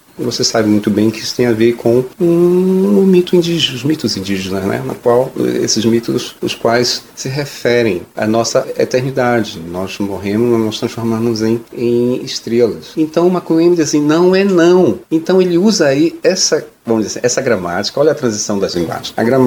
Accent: Abaetetuba, Pará, Brazil; Abaetetuba são várias ilhas, um complexo de várias ilhas e um pedaço de terra do continente, que é onde eu nasci

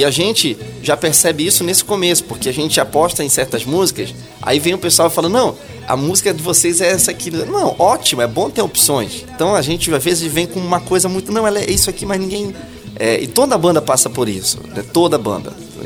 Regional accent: Viseu, Portugal; born there; eu nasci lá em Viseu, eu sou viseuense, então ali na parte de Bragança, tudo que tem, assim, muita coisa cultural.

